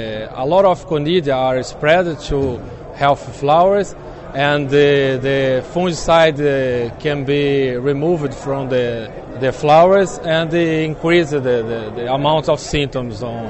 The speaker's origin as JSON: {"language": "English", "country": "Brazil", "second_language": "English", "said": "I am from Brazil."}